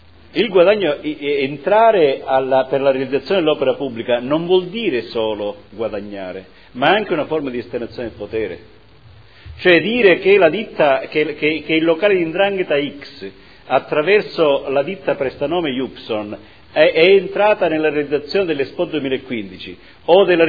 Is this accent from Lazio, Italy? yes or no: no; Calabria, Italy; ma amo in modo viscerale la mia terra, quindi sono rimasto in Calabria